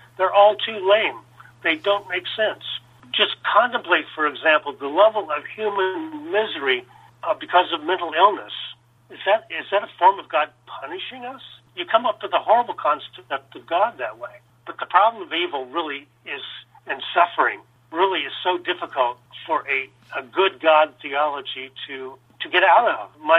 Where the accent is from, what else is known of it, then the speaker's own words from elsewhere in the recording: Indiana, United States; the small town I was raised in Indiana, there was a very sharp divide between Protestants and Catholics.